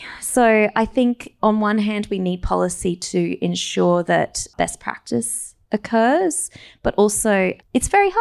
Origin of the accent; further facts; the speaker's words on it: Canberra, Australian Capital Territory, Australia; born there; I was born in Canberra though, fun fact.